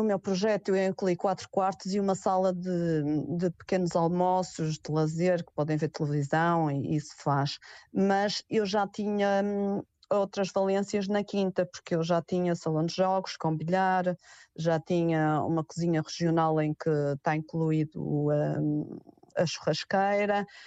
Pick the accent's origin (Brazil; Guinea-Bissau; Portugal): Portugal; Paços de Ferreira, Norte; que eu sou de Passos de Ferreira